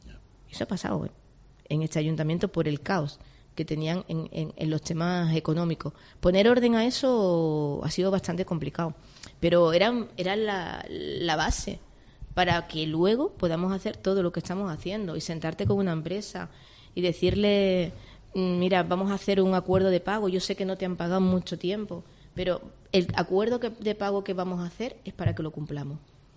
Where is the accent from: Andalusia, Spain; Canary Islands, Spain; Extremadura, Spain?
Andalusia, Spain; Jerez de la Frontera; Y yo soy muy de Jerez. pero es que esta ciudad, contra más las conoces, más te enamora de ella